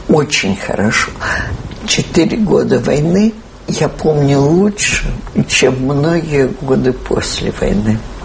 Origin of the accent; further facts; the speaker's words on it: Moscow, Russia; И голодно было, и мы, москвичи, которые там